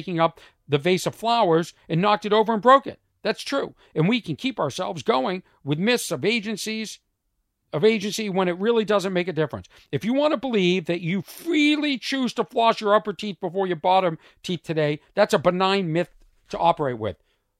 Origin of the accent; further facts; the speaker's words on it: United States; born there; I'm very fortunate I was born in America.